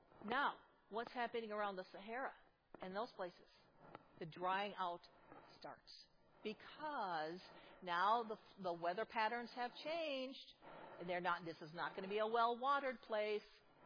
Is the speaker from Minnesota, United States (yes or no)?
yes; Minnesota, United States; Indiana's better than Iowa, but I'm from Minnesota, so we say Iowa has better.